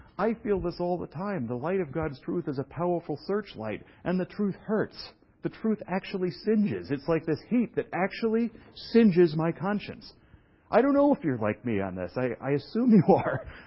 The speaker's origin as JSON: {"language": "English", "town": "Brooklyn", "region": "New York", "country": "United States", "said": "And I'm from Brooklyn and saying that."}